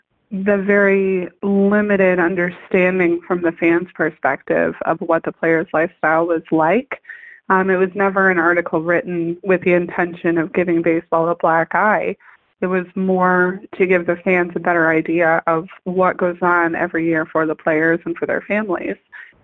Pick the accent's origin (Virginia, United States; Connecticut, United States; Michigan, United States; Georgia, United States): Michigan, United States; But yeah, I was born and raised in Michigan. So the Tigers were always a part of my life.